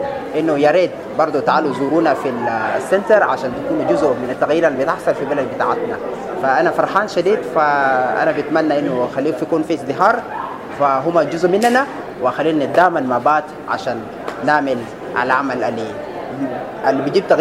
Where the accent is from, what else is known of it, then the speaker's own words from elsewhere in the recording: Sudan; إحنا بنشوف حتى في القنوات اللي عندنا في السودان